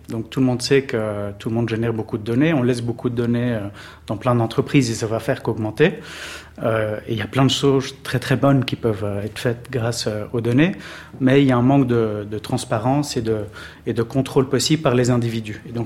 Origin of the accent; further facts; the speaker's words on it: Belgium; now in Switzerland; je suis belge vivant en Suisse, diplômé d'école de commerce.